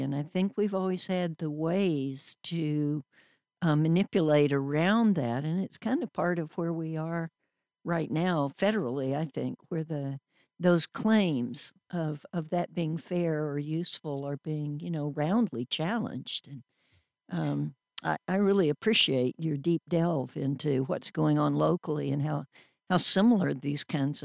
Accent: Southern United States, United States; it makes me think of growing up in the South, which was so populated by African Americans at the time of the framing of our Constitution

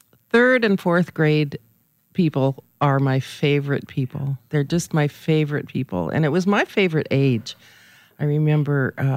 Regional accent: Montana, United States; My pen pal was from Pennsylvania, which I'm from Montana.

